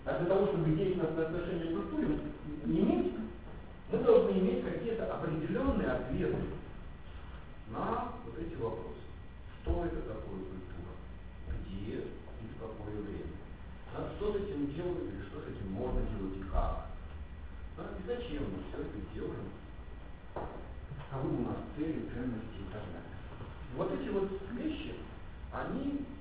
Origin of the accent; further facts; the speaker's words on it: Belarus; Мы белорусы. Я белорус